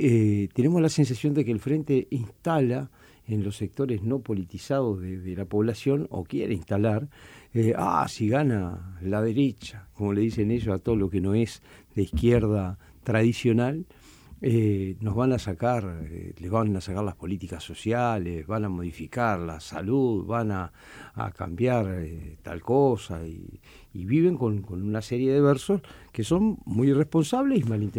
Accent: Cerro Largo, Uruguay; porque además somos de Cerro Largo

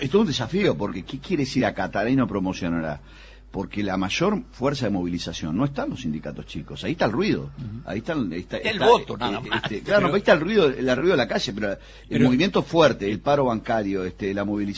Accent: Uruguay; somos todos los uruguayos

